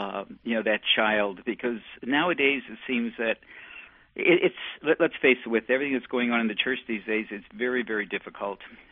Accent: Bethlehem, Pennsylvania, United States; I had really the pleasure of growing up in Bethlehem, Pennsylvania, amidst the smokestacks of Bethlehem Steel, just a few blocks from the blast furnaces, and attended grade school and high school in Bethlehem

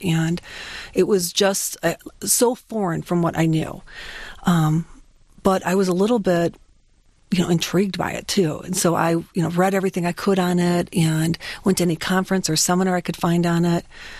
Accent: Livonia, Michigan, United States; Well, I grew up in Livonia, Michigan.

